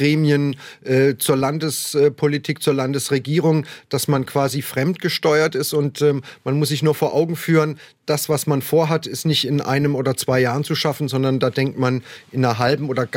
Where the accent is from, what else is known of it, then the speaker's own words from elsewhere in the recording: Breisach, Baden-Württemberg, Germany; now in Gera, Germany; Gera ist meine neue Heimat seit knapp 20 Jahren und das ist kein Widerspruch. In Breisach habe ich viele Jahre gelebt, in Freiburg gearbeitet. Also das ist meine alte Heimat.